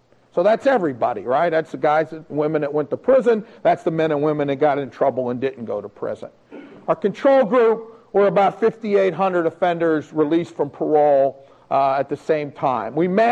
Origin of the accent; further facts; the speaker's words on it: Ohio, United States; This program, Mahoning County, this is my hometown